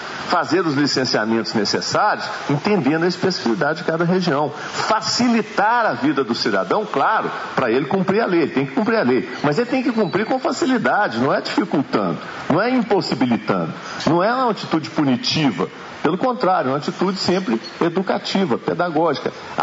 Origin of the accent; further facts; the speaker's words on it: Minas Gerais, Brazil; da nossa identidade, como mineiros e como mineiras. No fundo, nós somos Minas e somos Gerais.